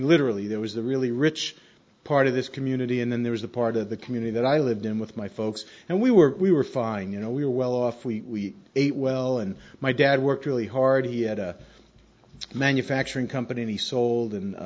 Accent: New York, United States; born or raised there

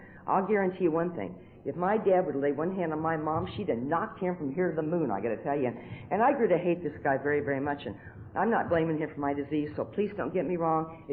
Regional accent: Nebraska, United States; And you know, when I was growing up in Nebraska, there just wasn't a hell of a lot of drugs on the street.

